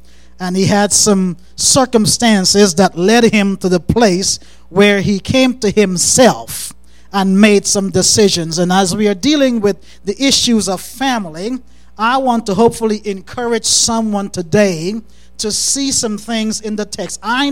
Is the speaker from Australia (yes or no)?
no; Guyana; I grew up in Guyana